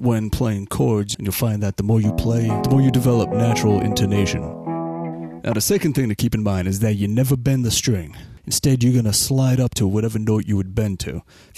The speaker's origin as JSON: {"language": "English", "town": "New York City", "region": "New York", "country": "United States", "tie": "born or raised there", "said": "I was born and raised in New York City. Hope you all can understand the way I talk."}